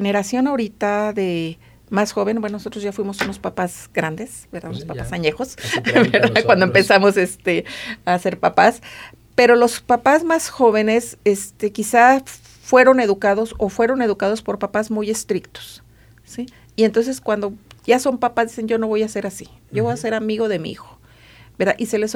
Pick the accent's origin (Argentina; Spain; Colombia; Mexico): Mexico; somos todos mexicanos